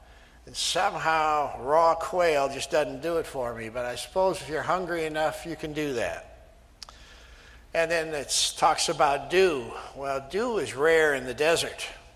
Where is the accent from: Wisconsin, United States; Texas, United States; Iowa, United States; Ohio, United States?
Iowa, United States; Maybe that's because I'm from Iowa, but I think it looked like cornflakes.